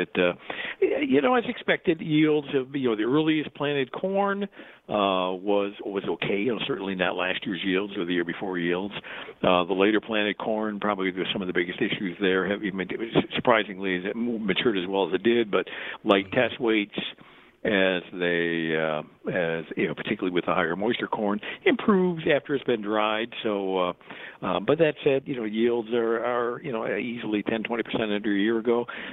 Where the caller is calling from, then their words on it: Creston, Illinois, United States; right now, actually, I'm in the major town of Creston, Illinois.